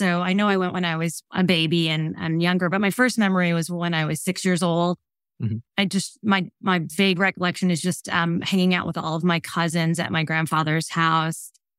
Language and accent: English; United States; born there; Yes, I was born in the United States.